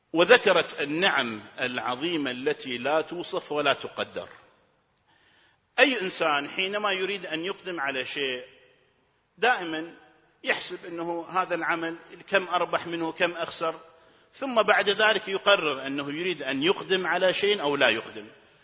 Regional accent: Kuwait; على أساس أنا كويتي حالي حالك

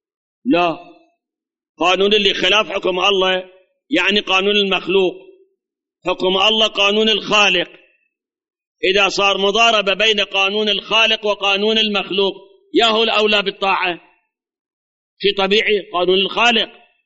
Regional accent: Iraq

